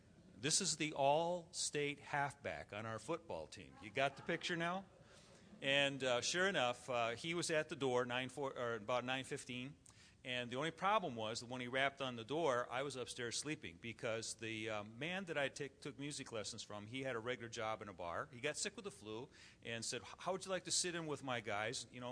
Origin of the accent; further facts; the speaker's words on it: Flint, Michigan, United States; I did not grow up in a Christian home. I'm from Flint, Michigan.